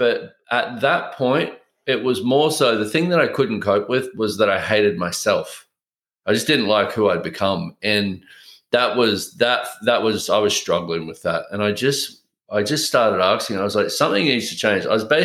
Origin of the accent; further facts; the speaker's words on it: Australia; I grew up in Australia.